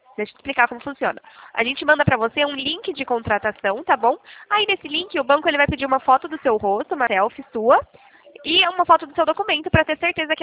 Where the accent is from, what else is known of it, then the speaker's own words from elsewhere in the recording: Itatiba, São Paulo, Brazil; Itatiba, São Paulo.